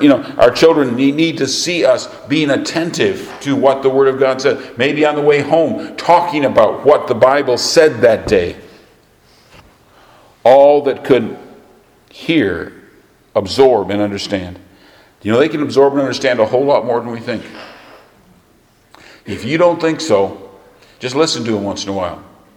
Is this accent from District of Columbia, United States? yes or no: no; Michigan, United States; when I grew up in church in Michigan, our church did not have a nursery.